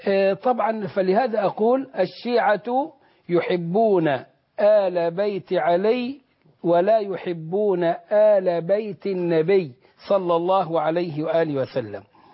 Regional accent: Egypt; ونحن كمصريين نحب آل البيت حبا جما

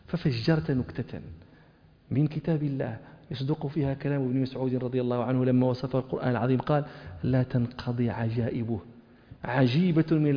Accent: Morocco; كانوا يقولون عندنا في المغرب

